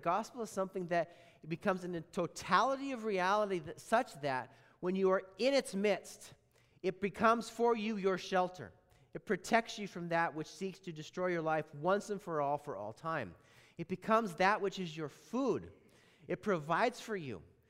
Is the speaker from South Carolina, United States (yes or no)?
no; Montana, United States; was speaking to followers in Montana, okay? My home state.